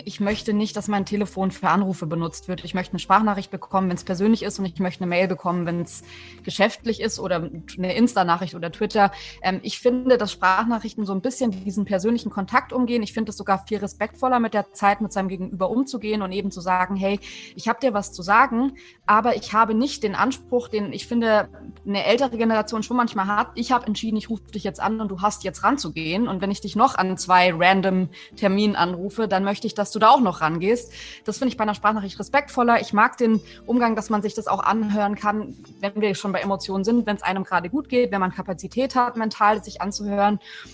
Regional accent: Southern Germany, Germany; Und ich bin halt in Süddeutschland auf dem Land aufgewachsen. Es dauert irgendwie 100 Kilometer zur nächsten Stadt zu fahren und meine Großeltern kamen aus der Landwirtschaft

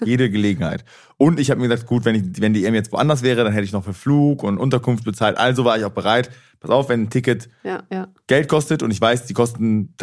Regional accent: Cologne, North Rhine-Westphalia, Germany; ich wollte halt unbedingt ein Spiel sehen in Köln, in meiner Heimat und das Deutschlandspiel halt auch so.

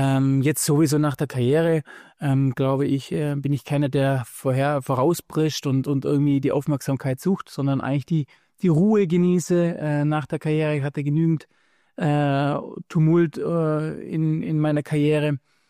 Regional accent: Baden-Württemberg, Germany; now in Munich, Germany; wenn ich in die Heimat fahre, also in die Heimat, wo ich aufgewachsen bin, fahre oder nach Stuttgart fahre

